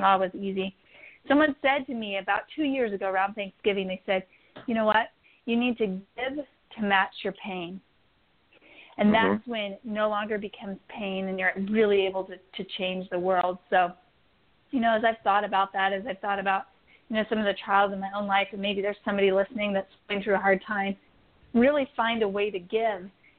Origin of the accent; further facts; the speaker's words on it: Idaho, United States; I come from Idaho, in a town of 5,000 people.